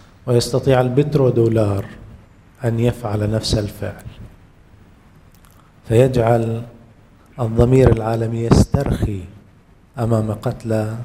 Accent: Bahrain; الآن هذا أنا إنسان بحريني متضامن مع غزة، خطر في بالي هذه المقاربة.

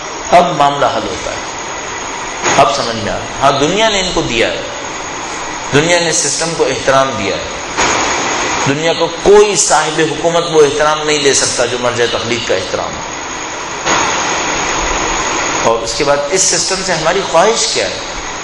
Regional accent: Karachi, Sindh, Pakistan; also born or lived in Iran; میں چونکہ کراچی کا رہنے والا ہوں لہذا کراچی کو اچھی طرح جانتا ہوں، اچھی طرح پہچانتا ہوں. 13 سال ہو گئے مجھے ایران سے واپس آ کر کراچی میں کام کرتے ہوئے.

